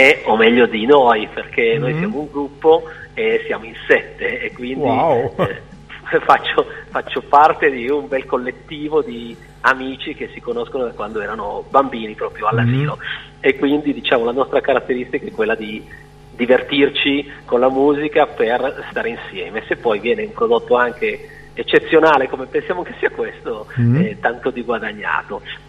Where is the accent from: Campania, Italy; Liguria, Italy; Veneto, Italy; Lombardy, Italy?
Lombardy, Italy; Milan; Noi siamo di Milano, quindi in zona Milano